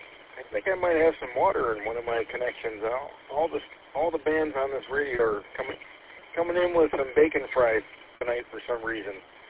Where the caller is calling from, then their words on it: Birch Run, Michigan, United States; I'm in Birch Run.